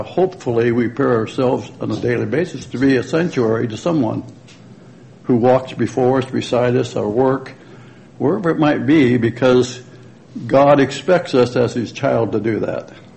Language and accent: English; Michigan, United States; In my childhood, I came from Michigan.